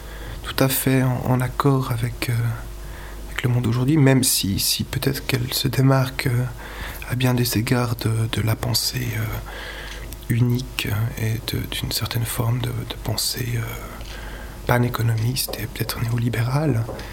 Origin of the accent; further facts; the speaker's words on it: Switzerland; j'ai 27 ans, je suis suisse, marié